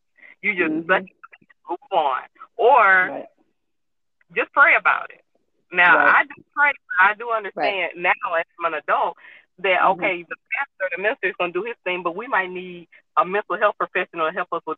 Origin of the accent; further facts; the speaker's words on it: Alabama, United States; I am from Alabama.